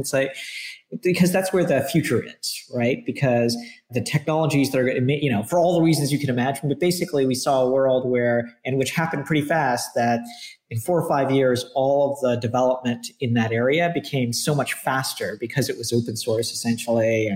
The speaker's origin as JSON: {"language": "English", "region": "Scotland", "country": "United Kingdom", "tie": "born or raised there", "also_born_or_lived": "Canada / Middle East / California / Australia", "said": "So I grew up a little bit everywhere. I was born in Canada. I grew up in Scotland."}